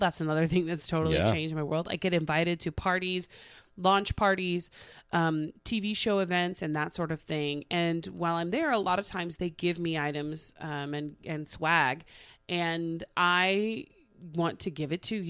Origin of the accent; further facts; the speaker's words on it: Tulsa, Oklahoma, United States; Then I got hired by Channel 2 in Tulsa, my hometown, as a freelance entertainment reporter KJRH.